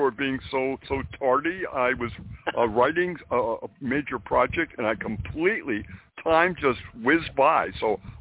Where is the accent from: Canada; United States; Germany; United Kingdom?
United States; New England; now in New York, United States; And when I came to New York from New England, that's exactly what I did.